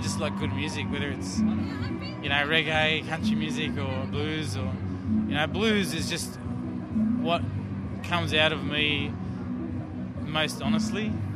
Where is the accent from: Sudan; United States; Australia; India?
Australia; Sydney, New South Wales; Well, I was born and bred in Sydney. My parents came over from New Zealand. They said I was conceived in New Zealand and born in Sydney, so I really am half caste now.